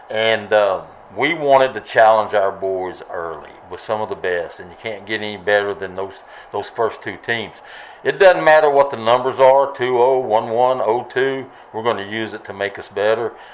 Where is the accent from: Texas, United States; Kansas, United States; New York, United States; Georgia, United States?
Texas, United States; Brownwood; born there; Well, I was born in Brownwood. I grew up everywhere.